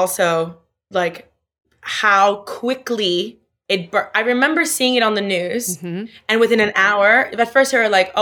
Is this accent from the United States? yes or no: yes; Miami, Florida, United States; So I'm looking. Tell me, when I was growing up in Brickell, you know Brickell, where like Ultra is, like that whole, the American Airlines Arena. It's kind of like our downtown.